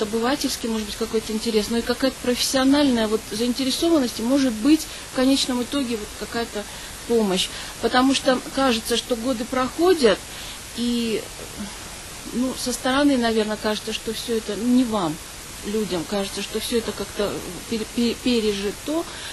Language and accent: Russian; Beslan, North Ossetia–Alania, Russia; Я из Беслана.